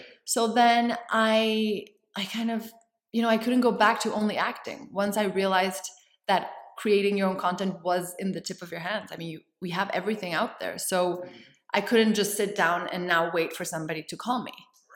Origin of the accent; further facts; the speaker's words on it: Mexico City, Mexico; also born or lived in San Diego; Well, I was born in San Diego, actually. I was born in San Diego, but I never lived there. I lived in Mexico City. I grew up in Mexico City.